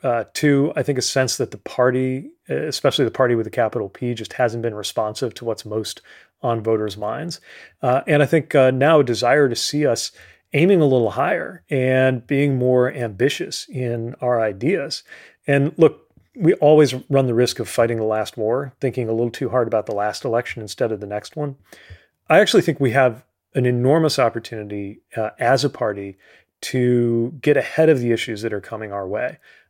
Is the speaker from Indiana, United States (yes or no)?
yes; Indiana, United States; the arrival of trade and automation that really created a lot of wreckage where I was growing up in Indiana in the 1990s and early 2000s.